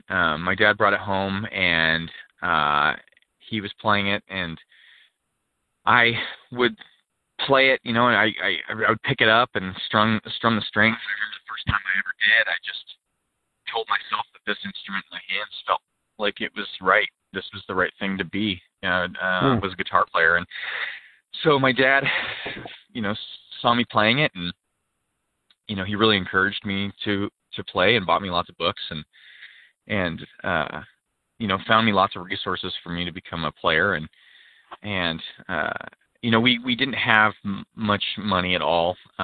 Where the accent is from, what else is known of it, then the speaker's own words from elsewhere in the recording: Pacific Northwest, United States; Well, I was born in the Pacific Northwest, pretty rural area. I grew up very rural area